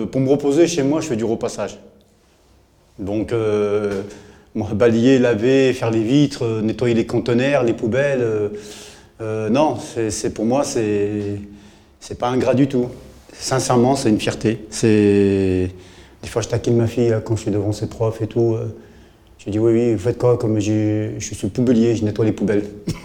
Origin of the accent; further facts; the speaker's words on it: Rieux, France; Je suis né à Rieux, donc j'ai grandi. J'ai passé jusqu'à maintenant, j'ai 51 ans, je suis encore.